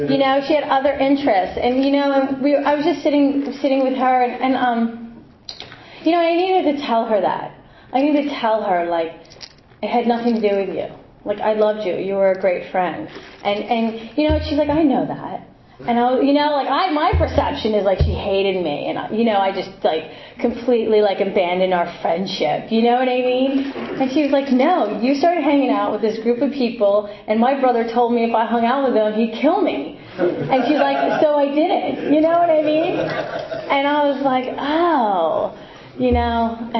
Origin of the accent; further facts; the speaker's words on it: Ramsey, United States; he's from my hometown, which I grew up in Ramsey, which is, like, about a half hour, 45 minutes, I guess, north of here